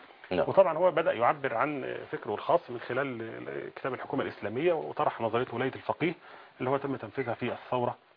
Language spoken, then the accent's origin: Arabic; Iraq; ظهر عندنا في العراق فكرة تأسيس